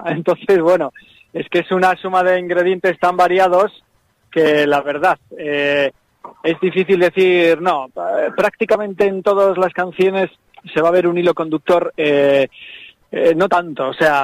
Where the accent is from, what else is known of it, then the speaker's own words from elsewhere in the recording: Bilbao, Basque Country, Spain; en la banda estamos pues cinco personas que somos de Bilbao alrededores